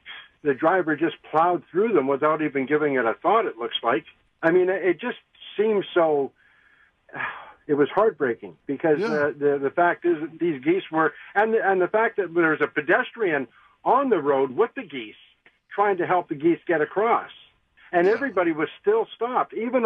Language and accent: English; Canada; I'm Canadian